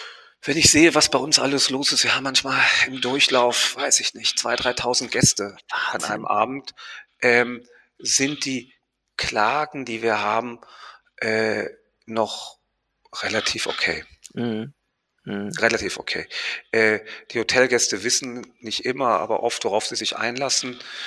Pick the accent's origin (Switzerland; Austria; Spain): Spain; Ich bin ja in Spanien groß geworden.